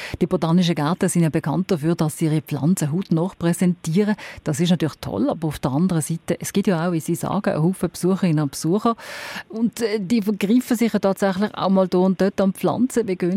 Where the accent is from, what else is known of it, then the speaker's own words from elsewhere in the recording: Basel, Basel-Stadt, Switzerland; ich als Baslerin